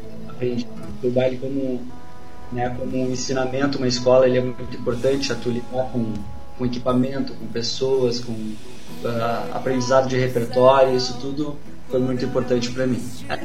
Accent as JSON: {"language": "Portuguese", "town": "Taquara", "region": "Rio Grande do Sul", "country": "Brazil", "tie": "born or raised there", "also_born_or_lived": "Igrejinha", "said": "nasci em Igrejinha, a família era minha, Igrejinha. Meu pai é de Pinhão Soares, mas eu nasci em Igrejinha. E aí, mas sempre morei em Taquara, sempre residi em Taquara."}